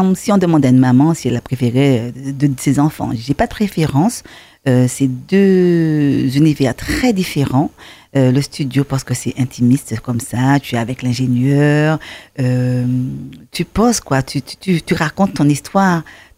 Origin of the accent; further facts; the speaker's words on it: Sainte-Marie, Martinique; also born or lived in Paris, France; je suis de Sainte-Marie, hein, donc tu penses bien que je suis du bastion du folklore antillais. Et donc, j'ai ça en moi, quoi, le côté antillais.